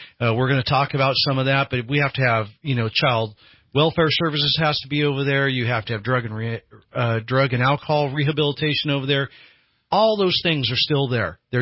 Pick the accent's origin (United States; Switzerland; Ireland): United States; Eureka, California; Hey, I came from Eureka, and I could tell you I've seen this model fail.